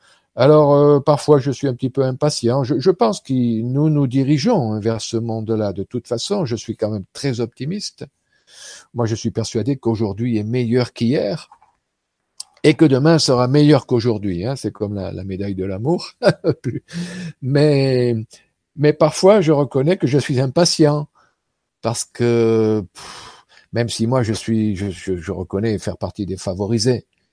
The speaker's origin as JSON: {"language": "French", "country": "France", "tie": "born there", "said": "je suis européen parce que je suis né en France"}